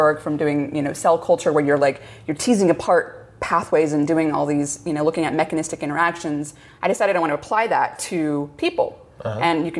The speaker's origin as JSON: {"language": "English", "town": "San Diego", "region": "California", "country": "United States", "tie": "born or raised there", "said": "I grew up in San Diego."}